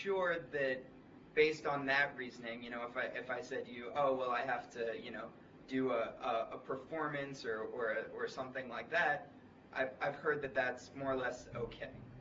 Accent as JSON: {"language": "English", "town": "Philadelphia", "region": "Pennsylvania", "country": "United States", "said": "No, I'm from Philadelphia."}